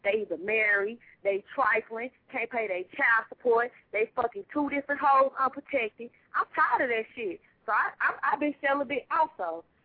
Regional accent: Charlotte, North Carolina, United States; I'm from Charlotte.

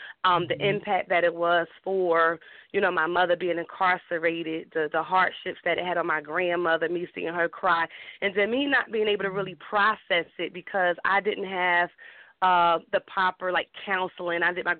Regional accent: Newark, New Jersey, United States; I grew up in Newark, New Jersey. I was raised by my mother to the age of 7 1/2.

